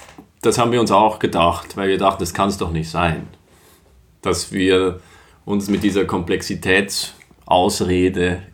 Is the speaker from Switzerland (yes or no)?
yes; Switzerland; meiner Perspektive als Schweizer